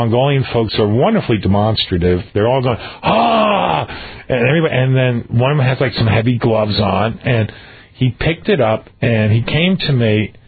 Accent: United States; So I'd like to point out, I'm an American

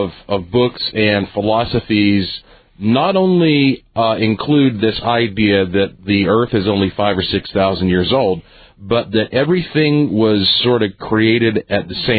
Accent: the South, United States; But hey, you know, we're from the South. We live in Billy Graham land. For those who are not around here, we're broadcasting out of Asheville.

